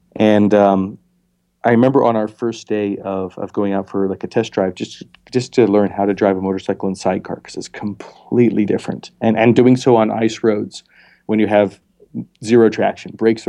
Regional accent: Montana, United States; born there; I was born in Montana. I've spent a good bit of time up north.

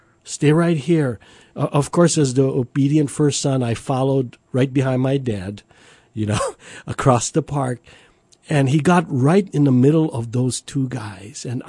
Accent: Kekaha, Hawaii, United States; now in Ewa Beach, United States; Well, I grew up on the island of Kauai, on the west side. For those that know Kauai, it's in a former sugar plantation town of Kekaha, Kauai.

